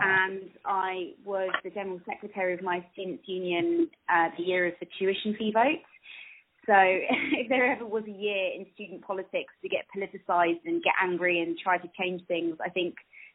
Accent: Portsmouth, South East England, United Kingdom; I grew up in Portsmouth and, you know, didn't go to particularly good state comp

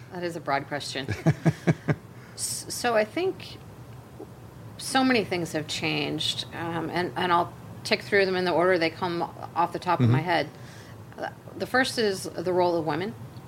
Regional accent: United States; And I think it's such a honor as an American citizen.

